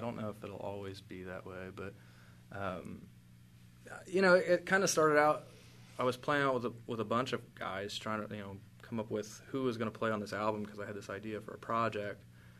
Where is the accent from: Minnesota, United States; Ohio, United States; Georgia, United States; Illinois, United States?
Ohio, United States; Madison Township; Now, all of us grew up together. We're all from Madison Township out near Germantown.